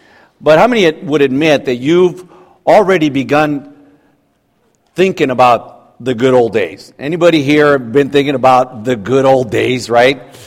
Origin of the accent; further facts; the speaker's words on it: United States; As an American, it's easy to think, well, wait a minute, there's no cost in following Jesus.